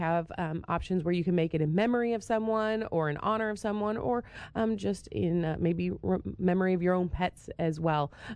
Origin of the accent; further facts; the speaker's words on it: New York, United States; Yeah, I'm from New York, just over the Pennsylvania line.